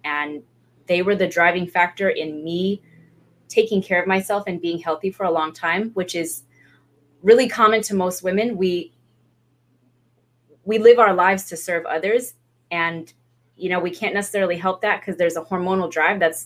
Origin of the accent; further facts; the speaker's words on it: Hawaii, United States; also born or lived in Europe / East Coast, United States; I am from Hawaii. We've been back home in Hawaii for about 20 years now, but prior to that, I was an Army brat.